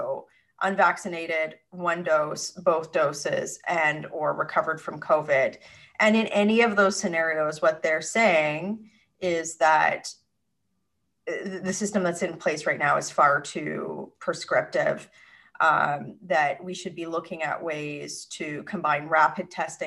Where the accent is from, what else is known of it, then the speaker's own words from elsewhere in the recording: Canada; As Canadian citizens, we do have the right to mobility.